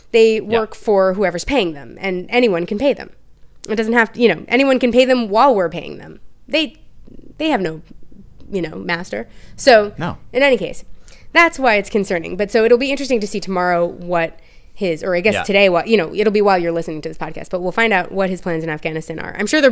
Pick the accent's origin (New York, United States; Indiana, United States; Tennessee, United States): New York, United States; Manhattan; And I grew up in Manhattan, you guys.